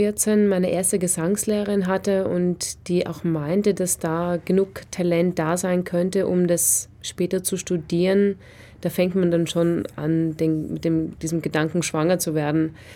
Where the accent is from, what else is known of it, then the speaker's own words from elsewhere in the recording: Vienna, Austria; Denn ich bin zwar technisch in Wien geboren worden, allerdings in einem sehr, sehr kleinen Ort am Stadtrand aufgewachsen.